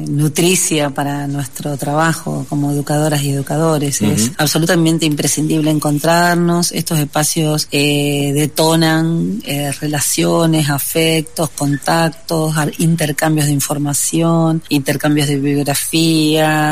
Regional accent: Santa Fe, Argentina; Yo vengo de la provincia de Santa Fe, donde la problemática de atentar contra la vida en el humedal se ha vuelto moneda corriente.

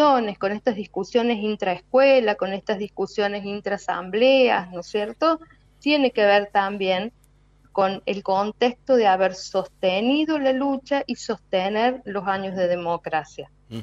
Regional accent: Argentina; la marcha del 24 nos convoca a todos como ciudadanos argentinos en defensa de los derechos humanos

